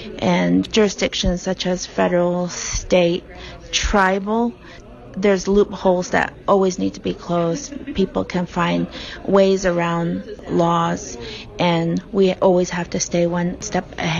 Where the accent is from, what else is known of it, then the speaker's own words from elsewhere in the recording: Arizona, United States; I was born and raised here on the Navajo Nation, right near mines